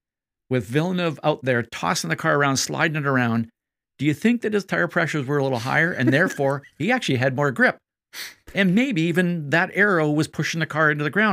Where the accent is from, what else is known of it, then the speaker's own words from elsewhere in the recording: British Columbia, Canada; I got to see him in a Formula Atlantic car in 76 at my hometown track at Westwood.